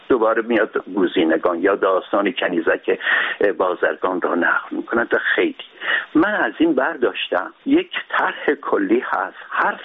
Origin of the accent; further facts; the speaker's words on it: Urmia, West Azerbaijan, Iran; من در شهر خودم، یعنی ارومیه